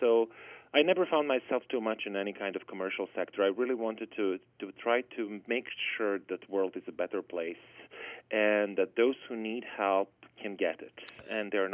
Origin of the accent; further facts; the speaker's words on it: Bosnia & Herzegovina; English is a second language; Originally, I'm coming from Bosnia in Herzegovina, and I'm coming from something what is called mixed marriage, where, you know, father is like kind of Bosnian Muslim and mother is ethnic Serb from Serbia.